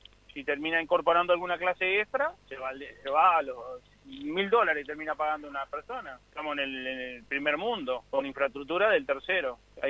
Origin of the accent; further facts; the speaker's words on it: Uruguay; Somos todos uruguayos.